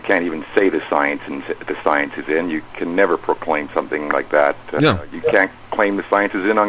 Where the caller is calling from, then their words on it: Montreal, Quebec, Canada; I'm calling from Montreal, Canada.